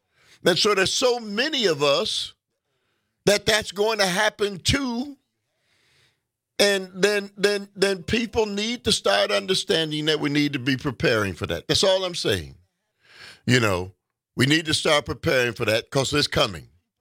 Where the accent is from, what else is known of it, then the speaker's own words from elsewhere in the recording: United States; I'm sorry. I'm an American too.